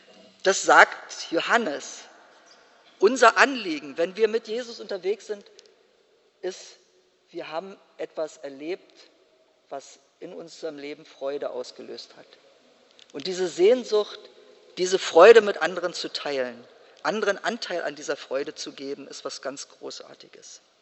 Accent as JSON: {"language": "German", "region": "Brandenburg", "country": "Germany", "tie": "born or raised there", "said": "können wir nicht nächstes Jahr in meiner Heimat, wo es auf den Dörfern fast keine Gottesdienstbesucher mehr gibt, etwas machen zusammen"}